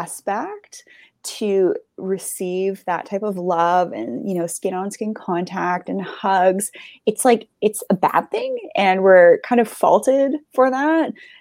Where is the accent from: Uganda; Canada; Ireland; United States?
Canada; as Canadian, I can't just move to the U.S. to Hawaii either.